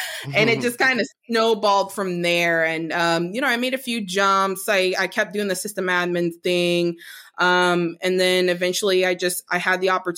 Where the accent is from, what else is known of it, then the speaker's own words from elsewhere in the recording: Oklahoma City, Oklahoma, United States; I come from really, well, not necessarily a small town, but it's a, you know, I'm from Oklahoma City. It's not small. It's not a small city, but there's not a lot going on.